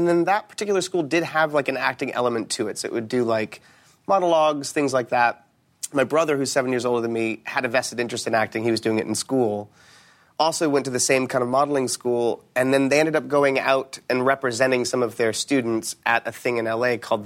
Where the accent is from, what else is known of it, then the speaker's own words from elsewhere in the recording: Cedar Rapids, Iowa, United States; I was born in Iowa, raised there.